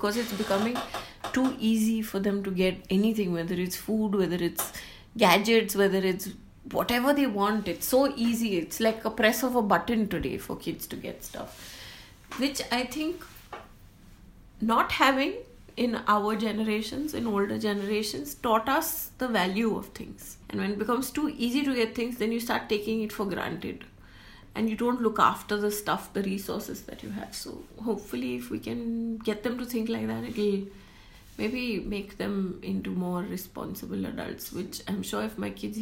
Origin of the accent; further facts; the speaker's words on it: Mumbai, Maharashtra, India; we've all eaten Targola growing up in Bombay